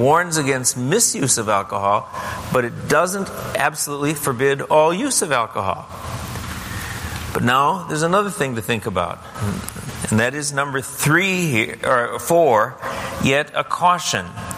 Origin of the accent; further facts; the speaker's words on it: Wisconsin, United States; as the church I grew up in Wisconsin?